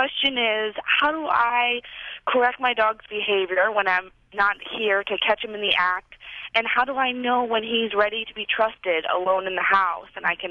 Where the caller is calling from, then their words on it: Anchorage, Alaska, United States; I'm calling from Anchorage, Alaska.